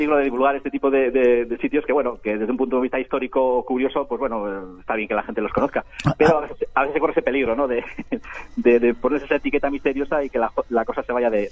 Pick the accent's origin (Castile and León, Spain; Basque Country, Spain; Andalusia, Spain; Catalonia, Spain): Basque Country, Spain; Sí, sí, hombre, no es porque sea mi tierra, pero sí, la verdad es que es un lugar, vamos, que merece la pena visitarlo.